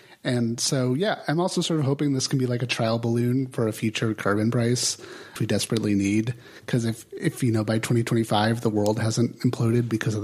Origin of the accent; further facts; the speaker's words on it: Los Angeles, California, United States; I remember growing up in Los Angeles, that was a huge thing, with they'd be burning off methane all the time and causing a lot of health impacts to people.